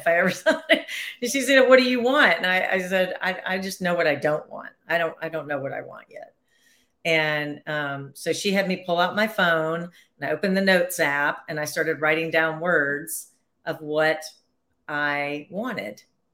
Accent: Nashville, Tennessee, United States; And so, because I'm from Nashville, Tennessee, I gave everybody a country music star name.

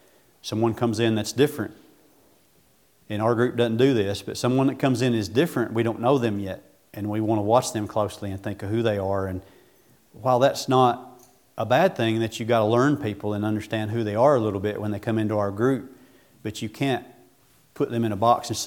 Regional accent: Buck Mountain, United States; I was from Buck Mountain, so it only worked so far. You know, so you can't listen to me and see that, hear the country in me

